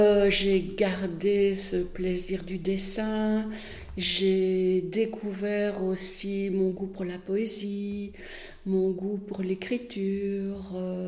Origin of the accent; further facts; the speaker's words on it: Charleroi, Wallonia, Belgium; Oui, je suis née en Belgique, oui. Je suis née, en fait, en Wallonie, dans la région de Charleroi. Et c'est là que j'ai été élevée. Voilà, donc je suis de culture wallonne. Je viens du Pays Noir.